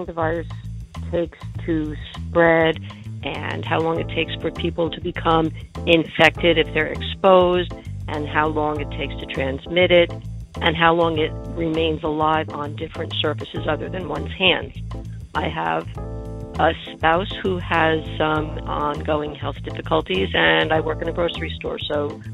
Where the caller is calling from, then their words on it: Ravenel, South Carolina, United States; I'm calling from Ravenel in South Carolina.